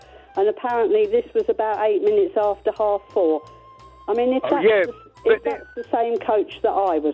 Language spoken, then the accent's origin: English; Stevenage, East of England, United Kingdom; I come from Stevenage.